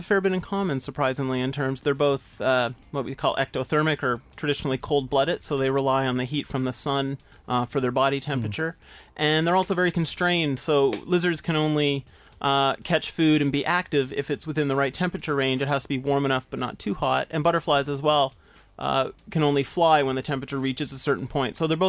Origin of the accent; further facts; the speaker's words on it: Canada; I am Canadian, and I did my PhD in Canada